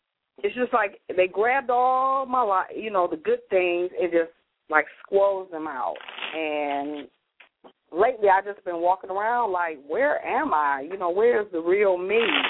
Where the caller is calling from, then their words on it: Detroit, Michigan, United States; I'm calling from Detroit, Michigan.